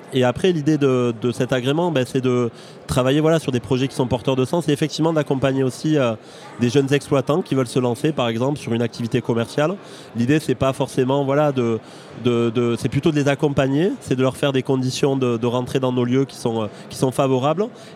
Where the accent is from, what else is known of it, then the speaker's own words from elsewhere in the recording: Rodez, Occitanie, France; accent: Aveyron; Tout à fait, je suis originaire de Rodez.